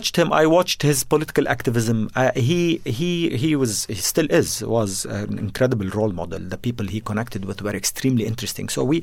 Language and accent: English; Jordan; also born or lived in Beirut, Lebanon; I'm Lebanese. I was born in Beirut, but grew up in Jordan. My family is there, and my roots are mostly there.